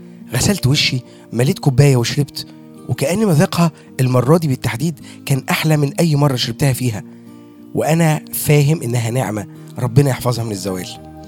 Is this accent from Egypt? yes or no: yes; Egypt; عاوز اقول كمصري اني بثق في سياسة بلدي وقوتها